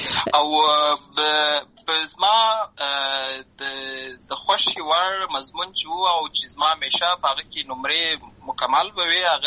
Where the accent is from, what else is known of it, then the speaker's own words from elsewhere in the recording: Lashkar Gah, Helmand, Afghanistan; زه په اصل کې د اروزګان ولایت یم، اما زه په هلمند ولایت لشکرګاه کې پیدا شوی یم، همالته لوی شوی یم، همالته مې ښوونځی لوستی ده